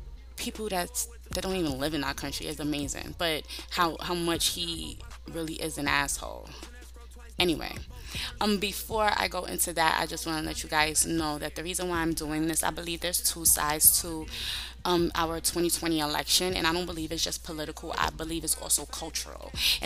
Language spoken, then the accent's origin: English; Brooklyn, New York, United States; being from New York just like her, even though she's from the Bronx, I'm from Brooklyn